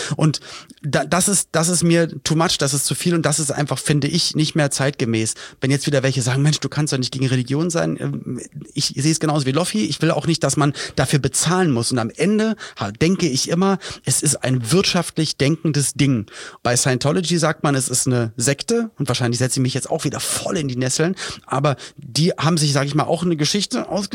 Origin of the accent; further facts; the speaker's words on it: Berlin, Germany; Ich kenne auch in Berlin-Spandau, wo ich aufgewachsen bin, ein großes evangelisches Dorf, kann man sagen, das evangelische Johannesstift, wo ich in der Nähe gewohnt habe.